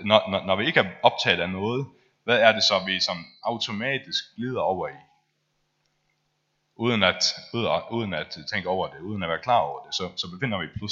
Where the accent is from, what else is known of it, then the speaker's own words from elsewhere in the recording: Faroe Islands; Jeg er færing, så jeg ved det heller ikke.